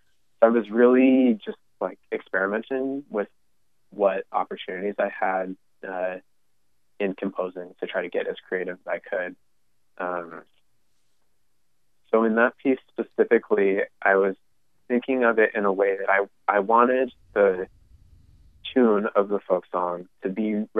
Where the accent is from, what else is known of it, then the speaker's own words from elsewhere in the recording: United States; Being American and at that point probably only having spent those 3 weeks in Armenia.